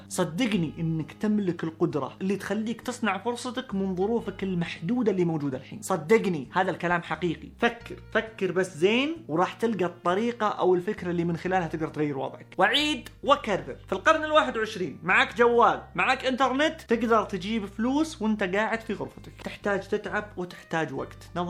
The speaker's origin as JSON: {"language": "Arabic", "country": "Saudi Arabia", "said": "طبعا مين مشهورة عندنا في السعودية أبدا، لكنها الأضخم في العالم."}